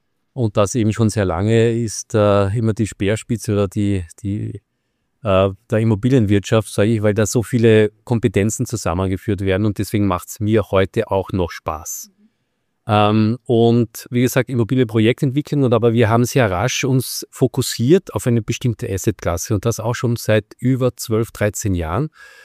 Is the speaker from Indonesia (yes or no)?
no; Austria; natürlich als Österreicher